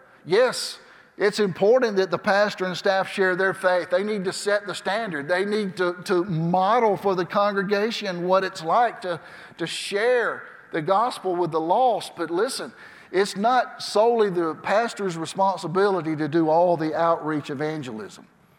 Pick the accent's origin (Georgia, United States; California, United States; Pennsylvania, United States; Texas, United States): Georgia, United States; Cairo; And I'm from Cairo, Georgia. Y'all know where Cairo is? And so here I am, a little country boy in New Orleans.